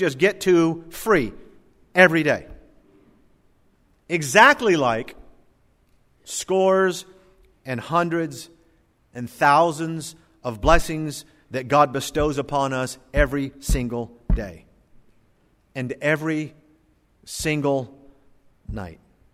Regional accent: India; accent: Indian; I don't know. That's my Indian accent. It probably sounds Russian.

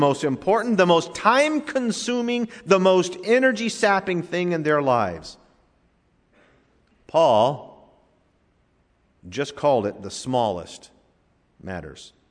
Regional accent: United States; I'm an American.

